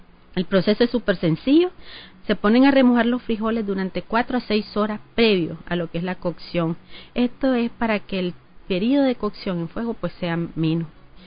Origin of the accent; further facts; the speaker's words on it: Nicaragua; por eso es que nosotros estamos acostumbrados, de hecho, como nicaragüense, a poner una ración de tortilla